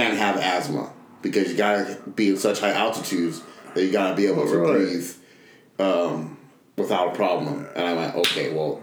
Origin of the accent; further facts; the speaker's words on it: Los Angeles, California, United States; I grew up in, I guess technically East LA, Ball Heights, that area, California.